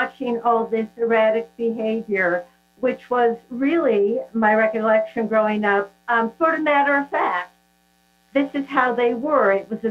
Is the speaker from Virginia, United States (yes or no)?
no; Ohio, United States; Well, it is a house that I grew up in Ohio, and it is based on my family.